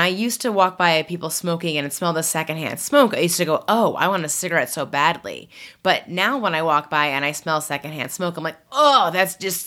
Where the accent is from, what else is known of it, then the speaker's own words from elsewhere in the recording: New York, United States; I don't think I'm curmudgeonly cranky. I'm a New Yorker.